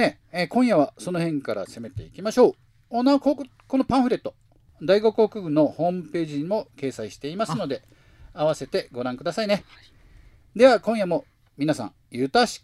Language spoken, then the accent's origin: Japanese; Nagasaki, Japan; now in Okinawa, Japan; 出身は、長崎県の長崎市ですが、まあ、人生の半分以上をね、沖縄で過ごしているので、もううちなんちゅうですね。